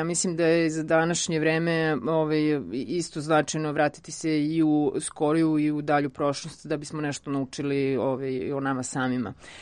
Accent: Sombor, Vojvodina, Serbia; dolazim iz Sombora, rodom sam iz Sombora, i neki od tih logora su bili u komšiluku, u Gakovu.

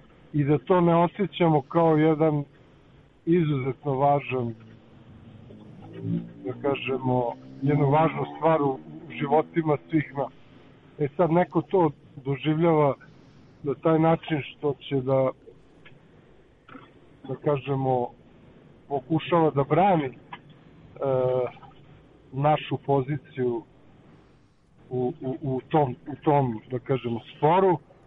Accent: Belgrade, Serbia; ja sam, da kažemo, Beograđanin. Odrastao sam ovdje i rođen sam u Beogradu

